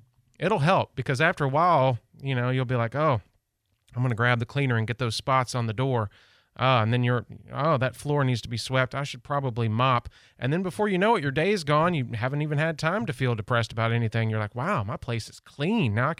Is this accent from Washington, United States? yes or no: no; Tennessee, United States; moved away as an adult; I'm originally from Tennessee. I moved down here in 2017, and every day when I wake up, I just thank the Lord above that I get to live in this amazing place.